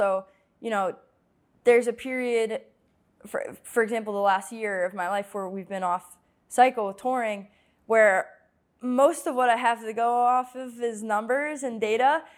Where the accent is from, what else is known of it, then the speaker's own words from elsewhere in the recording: Connecticut, United States; I think that particularly with like growing up in Connecticut and going to private school, really small, rigorous, like academic college